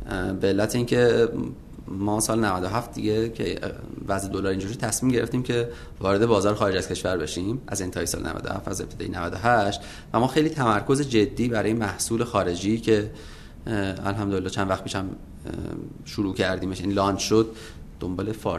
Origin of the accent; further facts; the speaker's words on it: Iran; born there; حالا ما تو ایران به دنیا اومدیم